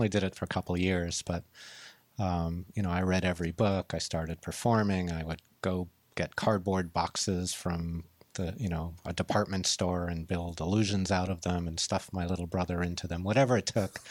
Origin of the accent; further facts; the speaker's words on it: Sharon, Massachusetts, United States; I grew up in Sharon, Massachusetts.